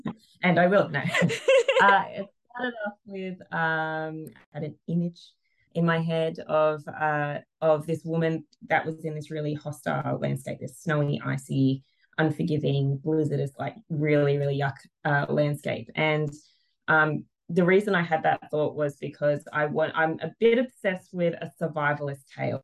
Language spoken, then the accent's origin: English; Australia; And I'm Australian